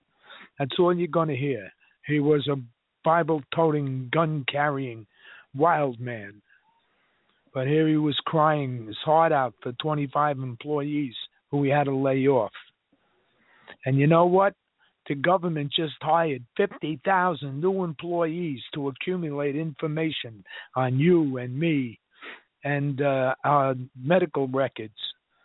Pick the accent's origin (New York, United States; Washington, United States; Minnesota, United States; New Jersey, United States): New York, United States; accent: New York; Of course, my New York accent scared them off.